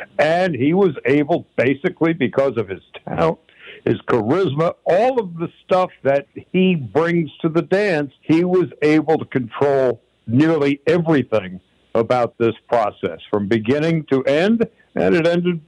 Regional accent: New York, United States; growing up in New York as a Brooklyn Dodger fan, I wanted to announce for the Brooklyn Dodgers, then they moved.

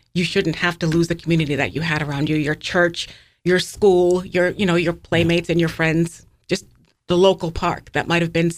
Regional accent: Wareham, Massachusetts, United States; Oh, my mom, I grew up in Wareham

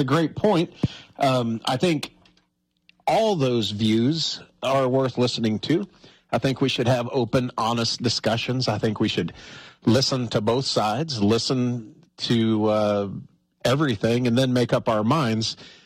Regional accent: Wyoming, United States; I spend a heck of a lot of more money in Montana than I do in my home state of Wyoming.

